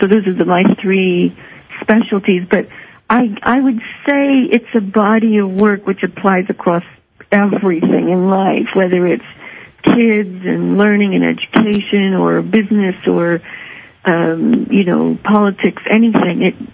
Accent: Ontario, Canada; moved away as an adult; also born or lived in United States; now in United Kingdom; Yes, I'm from Ontario, just a little bit south of Ottawa, actually. That's where I grew up, and then I worked in Toronto and Ottawa, and then moved to the States for 7 years, and I've now been in the UK for 11 years

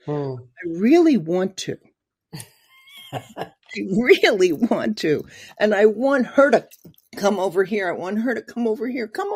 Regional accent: Mineola, New York, United States; born there; In Mineola, 1945. I was born right at the end of World War II.

